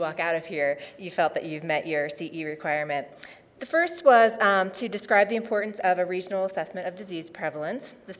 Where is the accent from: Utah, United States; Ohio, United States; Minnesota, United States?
Ohio, United States; I was raised in Claremont County, which is right here, and I work in Athens County, which is right there.